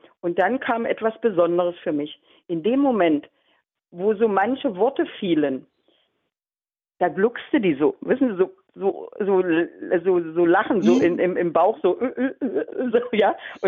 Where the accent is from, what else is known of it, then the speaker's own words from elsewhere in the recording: Magdeburg, Saxony-Anhalt, Germany; Noch nie gesehen, bin Magdeburger, noch nie gesehen.